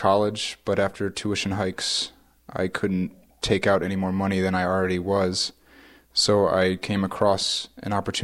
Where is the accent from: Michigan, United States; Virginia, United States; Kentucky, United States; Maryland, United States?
Michigan, United States; Livonia; I grew up in Livonia, Michigan, a suburb of Detroit.